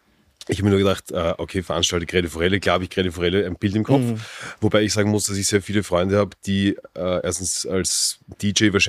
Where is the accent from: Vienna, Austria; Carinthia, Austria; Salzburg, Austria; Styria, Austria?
Vienna, Austria; Also ich bin in Grinzing aufgewachsen, das war natürlich irgendwie naheliegend.